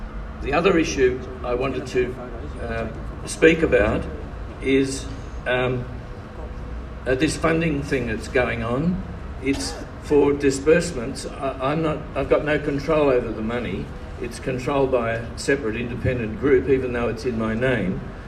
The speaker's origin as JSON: {"language": "English", "country": "Australia", "said": "when we're inculcating the sense of being Australian in our children"}